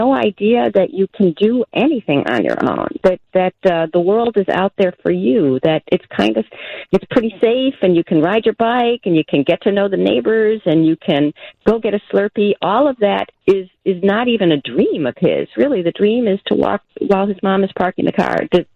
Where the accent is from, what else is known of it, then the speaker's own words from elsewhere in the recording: Wilmette, Illinois, United States; I grew up in Wilmette, Illinois, so it's you know, I certainly grew up with WGN.